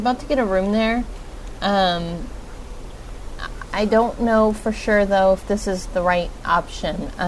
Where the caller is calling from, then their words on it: United States; Okay, I'm not familiar with this because I'm actually calling from America, and I've never been there before.